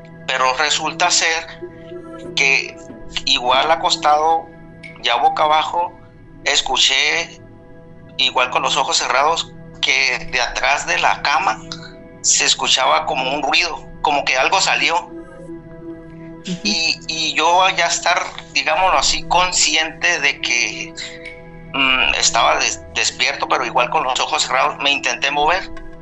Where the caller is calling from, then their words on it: La Paz, Baja California Sur, Mexico; Soy de aquí, de La Paz, Baja California Sur.